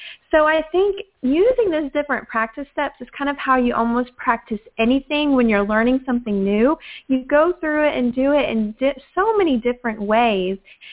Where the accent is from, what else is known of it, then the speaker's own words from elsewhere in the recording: Houston, Texas, United States; I grew up in Houston, Texas, and this was a big 5A school.